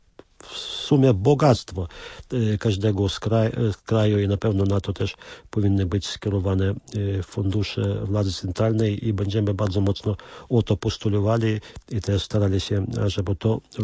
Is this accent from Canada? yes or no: no; Vilnius County, Lithuania; Ja myślę, że takich kresowych życiorysów ma praktycznie każda rodzina u nas na Wileńszczyźnie